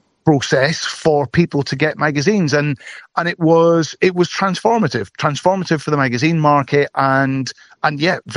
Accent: Scotland, United Kingdom; Yeah, I am Scottish. I now live in a little village just outside London.

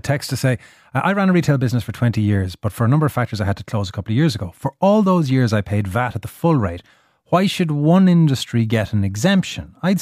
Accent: Ireland; born or raised there

